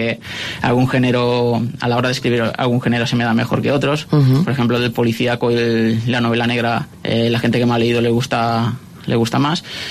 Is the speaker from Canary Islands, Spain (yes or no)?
no; Onda, Valencian Community, Spain; also born or lived in Castellón; Correcto, soy de Onda.